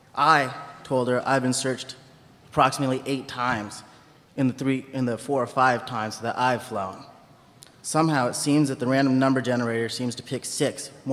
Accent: Seattle, Washington, United States; I'm 24 years old. I was born and raised in Seattle.

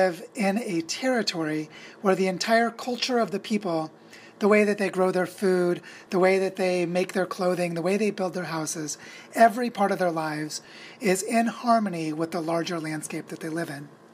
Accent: Missouri, United States; moved away as an adult; now in Colombia; So how we came from Missouri to the northern Andes of Colombia is we were looking for a community where our daughter could grow up

